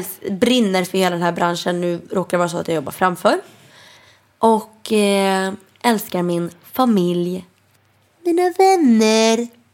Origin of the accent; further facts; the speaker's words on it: Stockholm, Stockholm County, Sweden; Jag är 22 år gammal. Jag är född och uppvuxen i Stockholm. Uppvuxen på Östermalm, flyttade sen till Lidingö. Numera bor jag i en egen lägenhet i norra Djurgårdsstaden